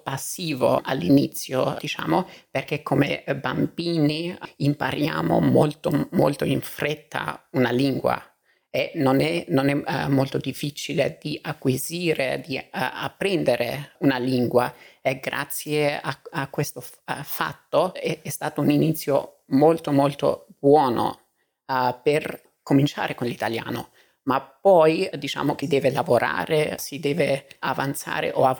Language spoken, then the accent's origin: Italian; Albania; Italian is a second language; io non sono di madrelingua, ma so parlare l'italiano, diciamo. Di origine sono dall'Albania, sono nato e cresciuto lì e vivo da 5 anni e mezzo in Austria. Ma siccome tu sai, noi viviamo nella stessa città, a Graz.